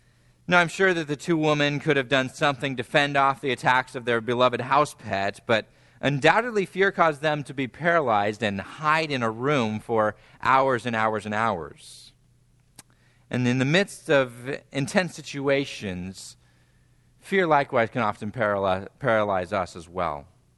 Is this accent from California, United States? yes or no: yes; San Diego, California, United States; caught my attention from my hometown of San Diego.